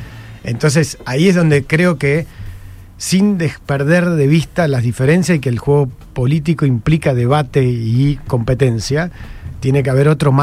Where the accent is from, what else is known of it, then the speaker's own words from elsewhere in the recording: Argentina; y dentro de eso, además, somos argentinos